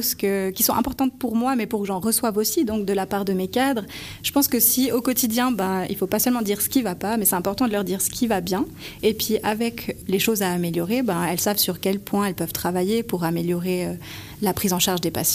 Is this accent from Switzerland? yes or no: yes; Trois-Torrents, Valais, Switzerland; moved away as an adult; J'ai fait mes écoles en Valais, à Trois-Torrents, à Montais. Puis après, je suis partie à Lausanne faire l'haute école de la Source.